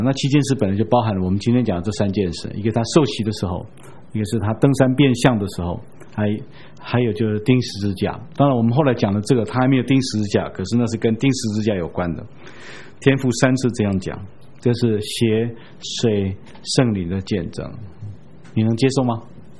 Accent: China; 我们中国人早就预言这一件事

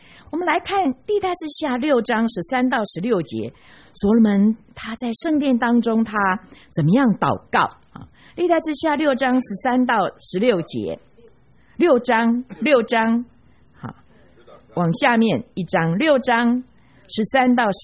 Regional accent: China; 我们中国人也是属于外邦人。可是你知道神也爱我们中国人

